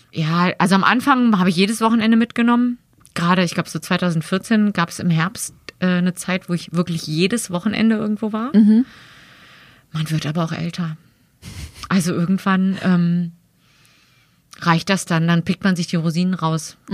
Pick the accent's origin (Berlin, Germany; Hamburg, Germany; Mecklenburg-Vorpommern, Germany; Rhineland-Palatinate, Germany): Berlin, Germany; Ich komme halt aus dem West-Berlin